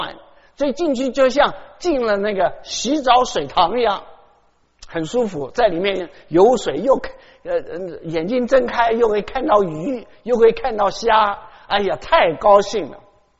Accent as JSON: {"language": "Chinese", "region": "Taichung", "country": "Taiwan", "tie": "born or raised there", "said": "我在台湾长大的，那我长大的那个地方呢是台中的大肚山。"}